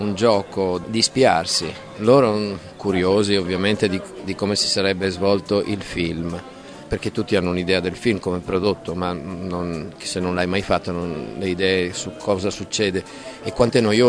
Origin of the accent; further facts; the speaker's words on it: Veneto, Italy; perché l'accento non è il tuo, anche se io sono veneto, quello è diverso dal mio